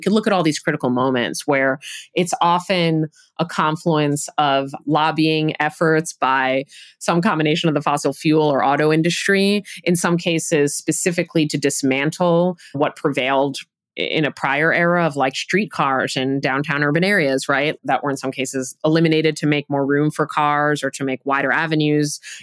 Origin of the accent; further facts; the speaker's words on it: New York City, New York, United States; I grew up in New York City, so I know I'm weird